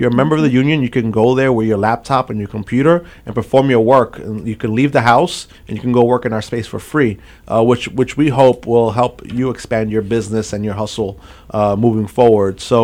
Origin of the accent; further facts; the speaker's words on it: New York City, New York, United States; They moved to New York over 40 years ago. They bought a home here, raised a family. And I grew up in East New York